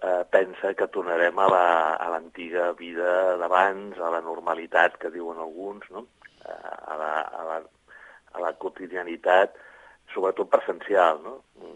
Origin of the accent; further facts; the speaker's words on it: Sant Cugat del Vallès, Catalonia, Spain; jo soc de Sant Cugat i ja saps que ens tillen una mica de pijos